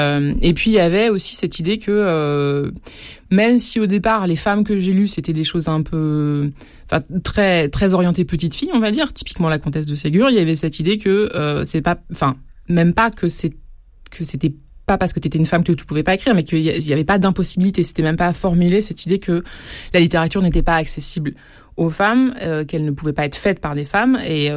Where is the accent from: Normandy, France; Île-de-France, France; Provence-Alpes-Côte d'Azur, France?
Île-de-France, France; Paris; born there; Je suis née à l'Hôtel Dieu